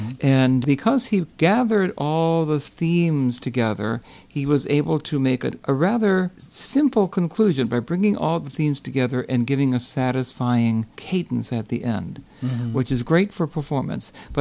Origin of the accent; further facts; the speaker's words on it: Milwaukee, Wisconsin, United States; He's from Michigan, and I'm from Milwaukee, and I ought to know.